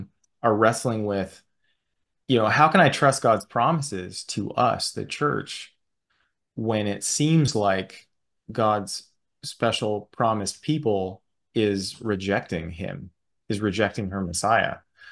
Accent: United States; I'm an American, I live in Washington State, that's part of my identity, right?

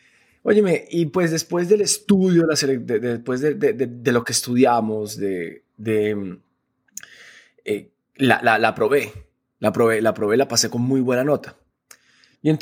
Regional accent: Valencia, Valencian Community, Spain; yo me crié en España. Yo llegué a España a los 10 años y viví en España a los 10 a los 20 años. Viví en Valencia.

